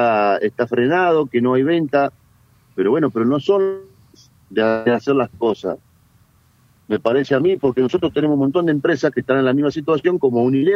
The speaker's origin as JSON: {"language": "Spanish", "town": "Gualeguaychú", "region": "Entre Ríos", "country": "Argentina", "said": "Yo soy de Gualeguaychú, sí, sí."}